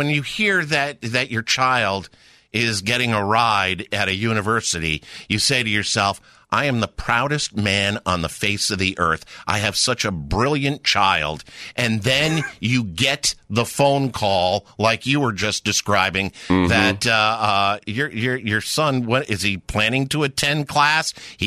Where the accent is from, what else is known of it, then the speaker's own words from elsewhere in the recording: Mound, Minnesota, United States; I grew up in Mound.